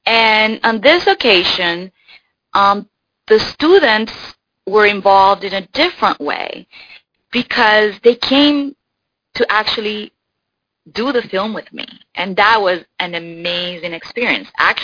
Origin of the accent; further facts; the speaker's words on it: Puerto Rico; given that I am from Puerto Rico